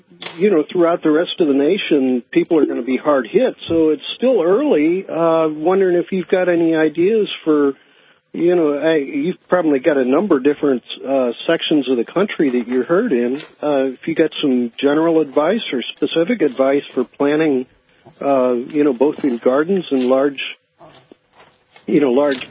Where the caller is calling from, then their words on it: San Francisco, California, United States; I'm calling you from San Francisco, and I'm up in not a skyscraper, but a tall building.